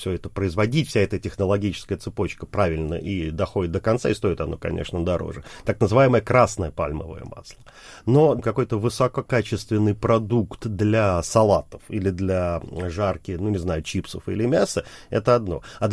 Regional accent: Russia; я говорил, что я россиянин.

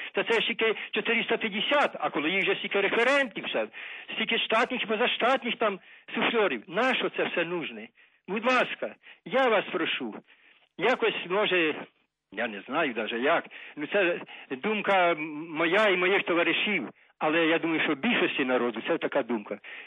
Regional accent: Irpin, Kyiv Oblast, Ukraine; Я з Ірпіня. Ірпінь

